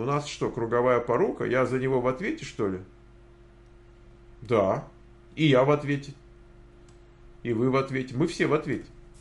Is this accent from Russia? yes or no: no; Dnipro, Dnipropetrovsk Oblast, Ukraine; Я такого же возраста примерно, как и Света. Я сама из Днепра.